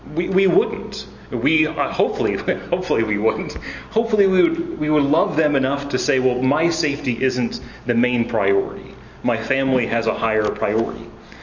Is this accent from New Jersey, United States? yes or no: no; West Virginia, United States; I grew up in West Virginia, so eating mud pies was pretty typical, drinking out of the spigot, all of those things.